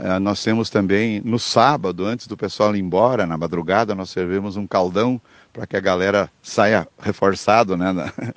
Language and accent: Portuguese; Rio Grande do Sul, Brazil; nós, como gaúchos, temos que apresentar a nossa cultura para os irmãos que vêm de fora